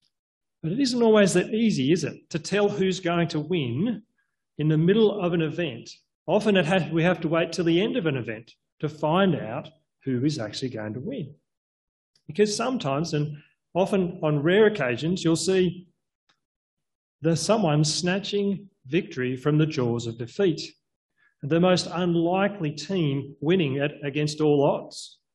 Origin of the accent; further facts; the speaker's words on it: Australia; as an Australian cheering on our Aussie team or our Aussie player.